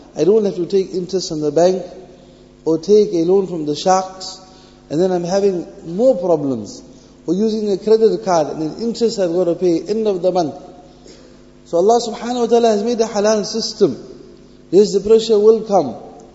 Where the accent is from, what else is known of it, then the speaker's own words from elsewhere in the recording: South Africa; Me back home in South Africa, in my hometown, going from supermarket to supermarket, buying the ingredients, my wife preparing the food in my kitchen back home